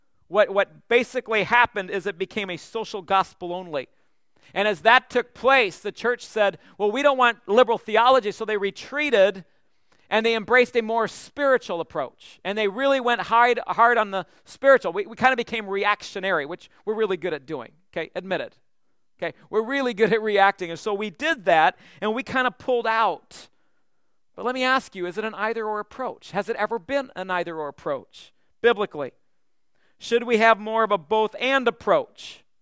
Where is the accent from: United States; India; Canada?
Canada; I'm from Canada, so we had to go out in a winter storm to feed the cows and all this stuff.